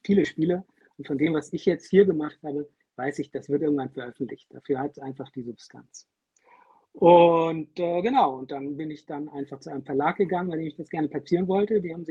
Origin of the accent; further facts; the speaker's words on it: Kiel, Schleswig-Holstein, Germany; ich habe in Kiel, ich bin geborener Kieler, ich bin auch aufgewachsen, groß geworden und habe auch an der dortigen Universität studiert